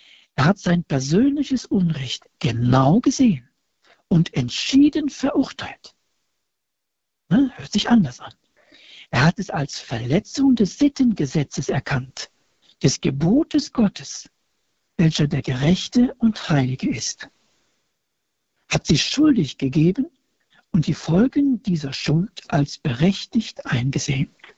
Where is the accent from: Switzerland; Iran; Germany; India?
Germany; Cologne, North Rhine-Westphalia; Ja, bei uns in Köln, da gibt es doch das, da gab es damals das Pfingsten.